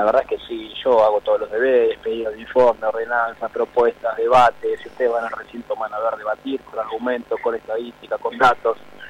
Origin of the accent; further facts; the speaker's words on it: Lanús, Buenos Aires Province, Argentina; Mis abuelos, mi hija, somos todos de Lanús.